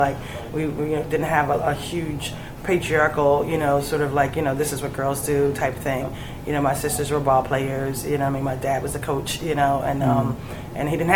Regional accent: Willingboro, New Jersey, United States; So we had three girls growing up in Willingboro, New Jersey, which at the time in the 70s was majority white.

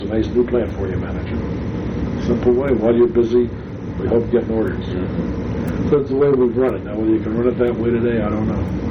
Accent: New York, United States; I find it exciting because I'm a New Yorker. I live in New York.

